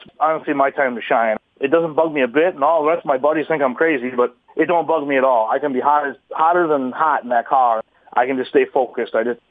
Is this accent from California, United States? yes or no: no; La Crosse, Wisconsin, United States; I just told him, I said, we're from La Crosse.